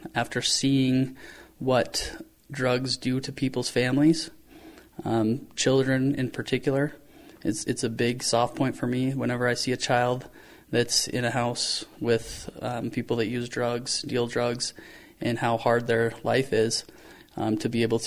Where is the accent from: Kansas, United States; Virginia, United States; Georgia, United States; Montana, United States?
Montana, United States; Anaconda; I grew up in Anaconda, Montana. My father was a police officer, and my mother runs the Senior Citizen Center in Anaconda